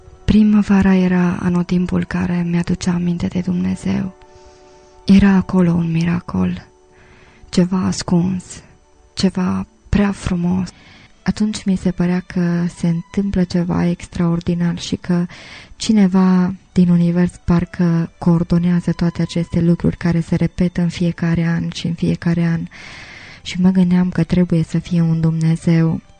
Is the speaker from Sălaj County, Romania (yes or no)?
yes; Zalău, Sălaj County, Romania; m-am născut și locuiesc în Zalău împreună cu familia mea.